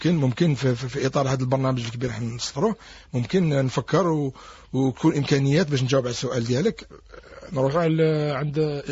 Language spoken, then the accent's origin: Arabic; Algeria